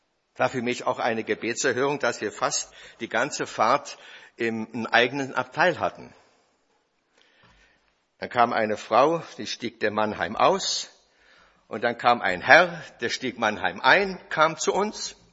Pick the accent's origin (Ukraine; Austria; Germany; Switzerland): Switzerland; Adelboden, Bern; Ich habe gesagt, ich komme aus der Schweiz, Adelboden.